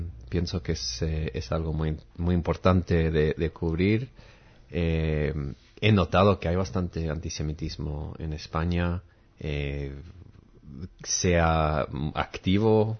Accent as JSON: {"language": "Spanish", "town": "Philadelphia", "region": "Pennsylvania", "country": "United States", "tie": "born or raised there", "said": "bueno, donde yo crecí en Filadelfia"}